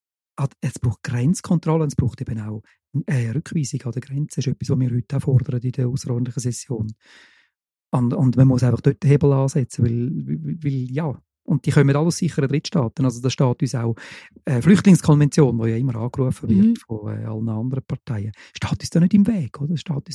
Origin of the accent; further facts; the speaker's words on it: Thurgau, Switzerland; Beispiel Kanton Thurgau, oder? Und mein Heimatkanton, oder?